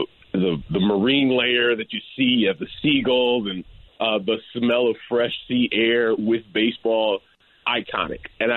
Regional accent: Chicago, Illinois, United States; I know I trust myself as a Chicagoan better than that.

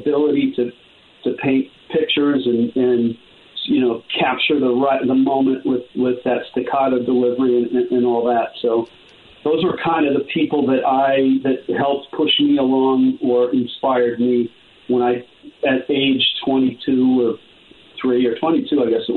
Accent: California, United States; Well, look, I grew up in the Bay Area

